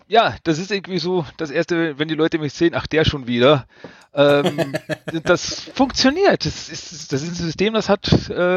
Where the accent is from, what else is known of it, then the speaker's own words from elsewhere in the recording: Austria; ich komme aus Österreich. Also schon wieder so einer.